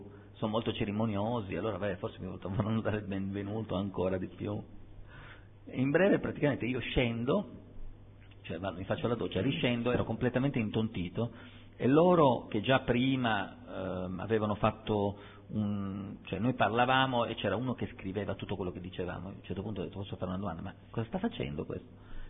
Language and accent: Italian; Sardinia, Italy; io sono sardo, vengo da un'isola